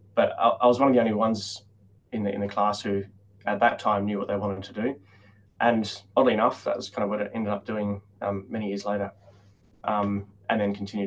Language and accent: English; Adelaide, South Australia, Australia; Yeah, so I grew up in Adelaide as well.